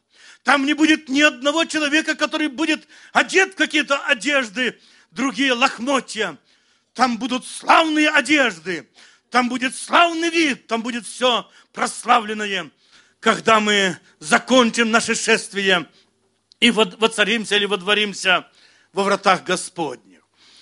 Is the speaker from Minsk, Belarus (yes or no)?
no; Brest Region, Belarus; я вырос в деревушке на Брещине небольшой, там много было верующих.